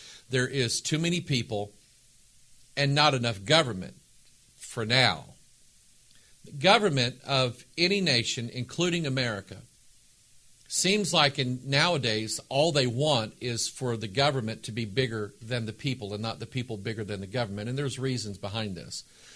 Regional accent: United States; I like being an American.

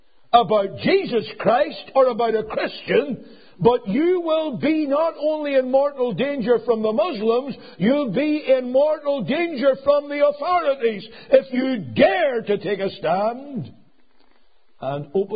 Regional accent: United States; now in United Kingdom; There is, in every corner of British society, as an American

